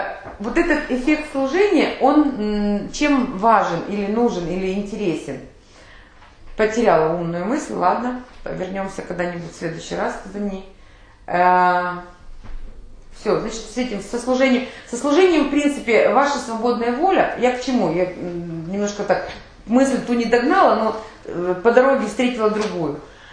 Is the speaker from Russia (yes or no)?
no; Odesa, Odesa Oblast, Ukraine; ну помните, да, что я из Одессы